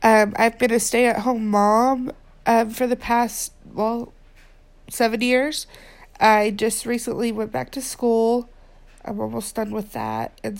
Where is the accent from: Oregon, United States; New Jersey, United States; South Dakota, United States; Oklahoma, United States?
Oklahoma, United States; I grew up in Oklahoma. And we met in Midland, and then we lived there for a little bit. And then we moved back.